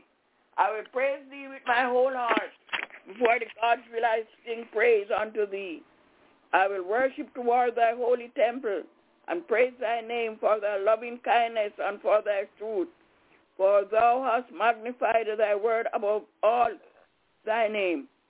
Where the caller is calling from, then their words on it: Albany, New York, United States; I'm calling from Albany in New York.